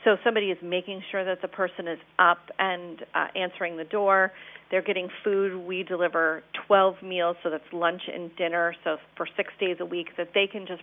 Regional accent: Buffalo, New York, United States; now in Baltimore, United States; I'm actually originally from Buffalo, New York.

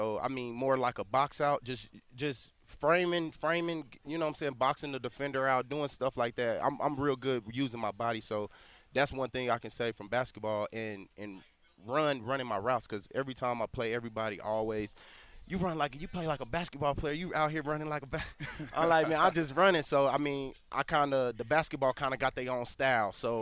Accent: Little Rock, Arkansas, United States; I'm from Little Rock, Arkansas

